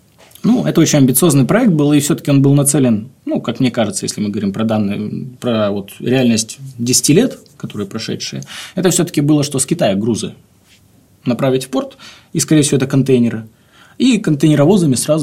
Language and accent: Russian; Arkhangelsk, Arkhangelsk Oblast, Russia; С Архангельском тут стоит отдельно упомянуть мой родной край.